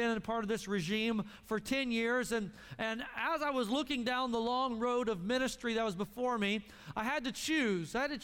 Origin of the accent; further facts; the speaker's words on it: Tulsa, Oklahoma, United States; We moved down from Arkansas, and I come from Tulsa, Oklahoma.